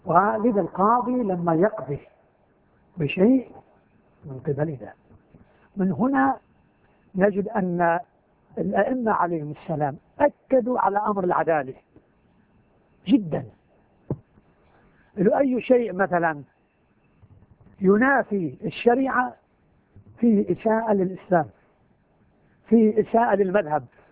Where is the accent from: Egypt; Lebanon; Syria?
Lebanon; قلنا لا يا عم نحن لا ربط، نحن لبنانيين،